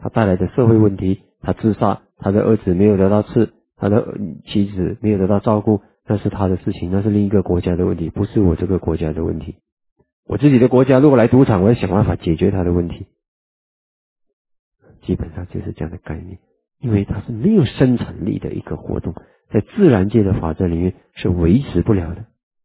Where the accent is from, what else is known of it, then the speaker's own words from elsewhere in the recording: Singapore; 然后我们新加坡人呢去赚大钱